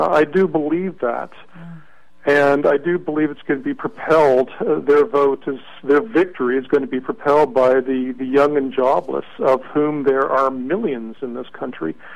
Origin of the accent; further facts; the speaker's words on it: Canada; I'm Canadian.